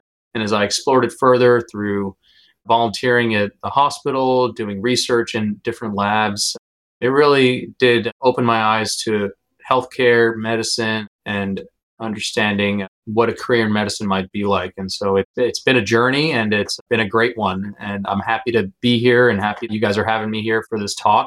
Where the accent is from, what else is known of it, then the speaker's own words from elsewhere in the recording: New York, United States; So I grew up in Long Island, New York. I was brought up and raised there, and my folks do still live out there